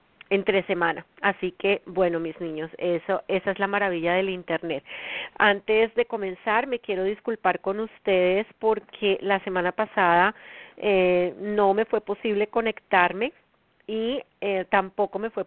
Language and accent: Spanish; Colombia; now in United States; Son las 8 de la noche en mi país natal, Colombia